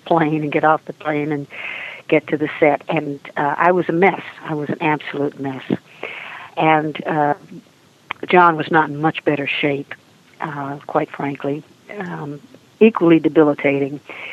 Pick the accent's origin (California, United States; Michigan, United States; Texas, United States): Texas, United States; And I said, well, of course I can handle a snake. I grew up in Texas.